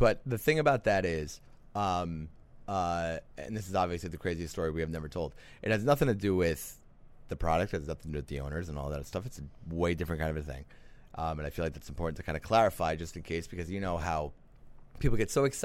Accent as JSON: {"language": "English", "region": "Appalachia", "country": "United States", "tie": "born or raised there", "said": "I grew up in Appalachia in the 80s, and it was not the most open-minded place"}